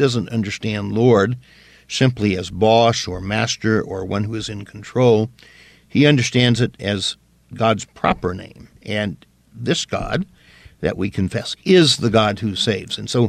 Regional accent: the South, United States; I remember when I was growing up in the South, and Lutherans were certainly a minority in the South

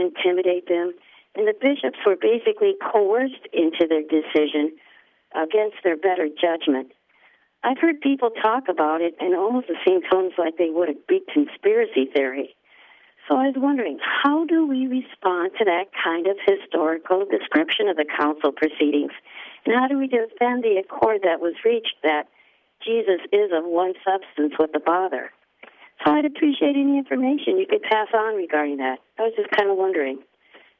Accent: Maple Grove, Minnesota, United States; from Maple Grove, Minnesota.

